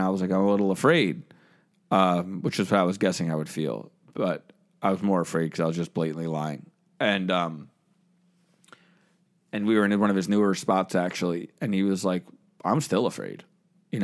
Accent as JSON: {"language": "English", "region": "New Jersey", "country": "United States", "said": "\"Hey Tom, I'm from New Jersey. I spent time on Bravo, and I work in the restaurant business. So.\""}